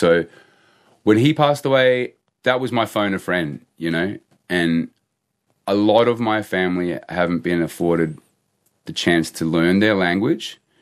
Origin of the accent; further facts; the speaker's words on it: Wales, United Kingdom; oh, I'm from South Wales